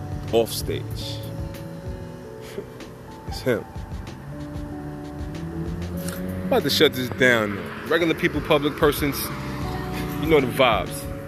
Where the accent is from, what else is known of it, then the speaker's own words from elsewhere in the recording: New York, United States; And I'm from New York.